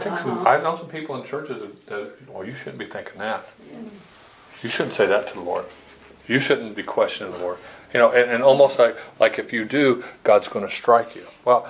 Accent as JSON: {"language": "English", "town": "Chandler", "region": "Arizona", "country": "United States", "tie": "born or raised there", "said": "But when I grew up in Chandler, there were pools nowhere. We would jump in the irrigation ditch."}